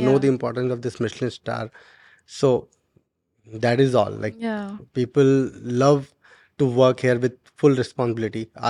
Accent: Uttarakhand, India; English is a second language; I'm from Uttarakhand. Uttarakhand is a place which is known for land of God, Dev Bhumi.

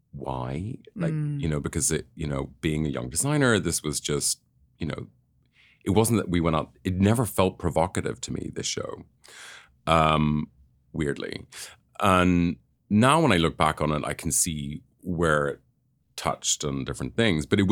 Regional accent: Northern Ireland, United Kingdom; I grew up in Northern Ireland

